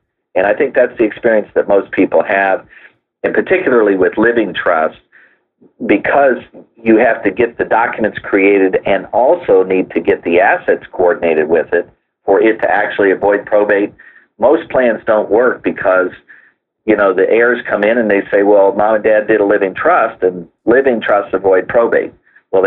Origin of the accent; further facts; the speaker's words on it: Indianapolis, Indiana, United States; and I'm from Indianapolis, Indiana, so out here in the heartland, living trusts were completely unknown